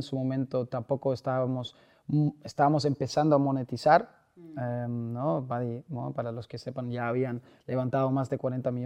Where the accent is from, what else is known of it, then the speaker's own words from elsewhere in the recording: Germany; Spanish is a second language; moved away; also born or lived in United States / Valencia; me fui de Alemania con el sueño de ser futbolista en los Estados Unidos, me becaron, entonces podía combinar mis estudios y con el fútbol.